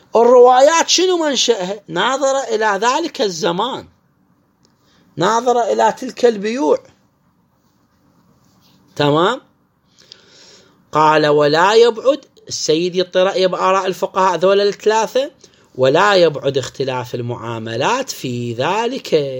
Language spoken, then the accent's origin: Arabic; Iraq; هو أكو 50 دينار عندنا بالعراق؟